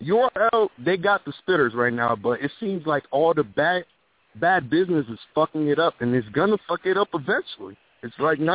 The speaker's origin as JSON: {"language": "English", "region": "Michigan", "country": "United States", "said": "Nah, …. I'm from Gun Room, Michigan. I fuck with the Yak Town."}